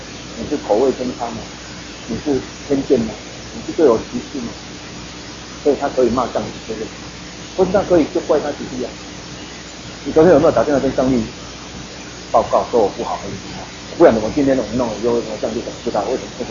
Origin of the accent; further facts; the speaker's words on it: Taiwan; 我们台湾人常常都拜拜